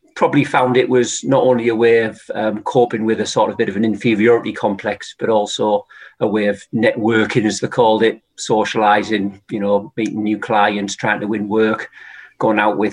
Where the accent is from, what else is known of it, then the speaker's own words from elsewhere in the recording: Darlington, North East England, United Kingdom; But yeah, born and bred in Darlington.